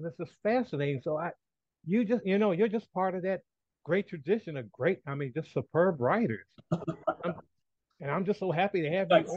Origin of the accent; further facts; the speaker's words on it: Washington, District of Columbia, United States; I lived in D.C., Washington, D.C., growing up in Washington, D.C., and there were older black men and some kids my age in elementary school who didn't like him because they thought he was too cocky.